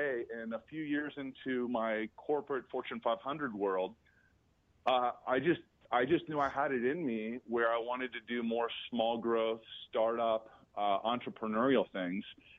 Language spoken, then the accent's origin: English; Columbus, Ohio, United States; I grew up in Columbus, Ohio, one of five kids.